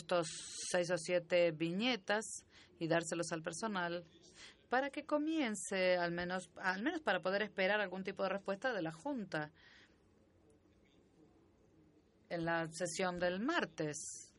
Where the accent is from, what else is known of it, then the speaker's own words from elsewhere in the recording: Italy; Spanish is a second language; Yo soy italiano, así que yo necesito café.